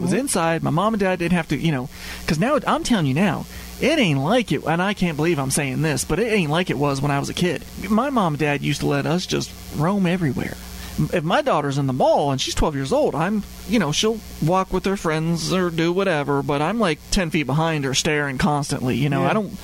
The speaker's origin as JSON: {"language": "English", "region": "Colorado", "country": "United States", "tie": "born or raised there", "lives_now": "Bridgeville, United States", "said": "When we grew up in Colorado, there was no such thing as crawl spaces. So when we moved here on Delmarva, I mean, it was like, 1986, and we moved to Bridgeville."}